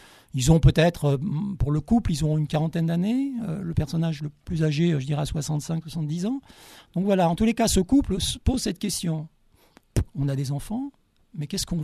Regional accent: Paris, Île-de-France, France; moi je viens de Paris, je suis installé dans le Diwa depuis 10 ans maintenant. Et auparavant, donc, j'étais en région parisienne

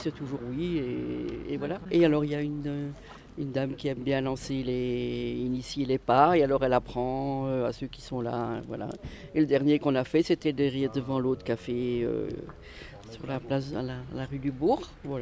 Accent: Belgium; now in La Motte, France; On vit à la Motte d'avril à novembre, et on est belge, et on est ici depuis 2 ans.

